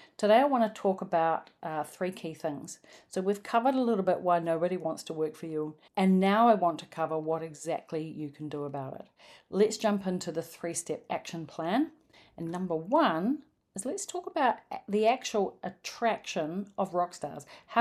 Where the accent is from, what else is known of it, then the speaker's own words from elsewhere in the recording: Wellington, New Zealand; We were in the central CBD of my hometown, Wellington, New Zealand.